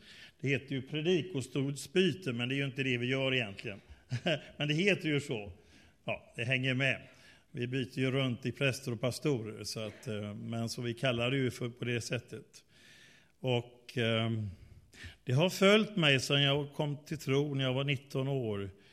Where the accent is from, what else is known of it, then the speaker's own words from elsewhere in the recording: Mölndal, Västra Götaland County, Sweden; Jag är ju född och uppväxten i Broslätt i Mölndal. Och Pingstkyrkan i Mölndal är min hemförsamling.